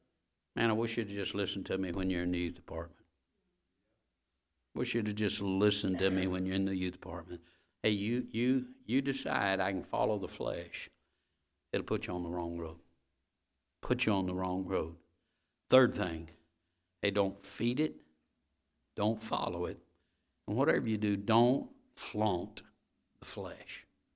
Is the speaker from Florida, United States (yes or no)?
no; Vidalia, Georgia, United States; born there; now I was born in Vidalia, Georgia. Vidalia, Georgia is in the center of tobacco growing country in Georgia.